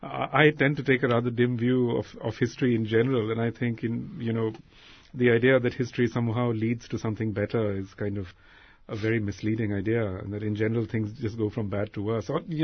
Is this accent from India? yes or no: yes; India; And, you know, I'm from India, which was, in some sense, one of the major players in this.